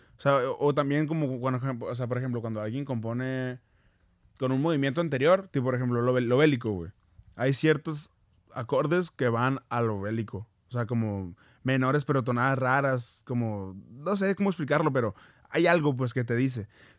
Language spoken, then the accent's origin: Spanish; Sinaloa, Mexico; pues yo soy mexicano, yo soy de Sinaloa, un poco ignorante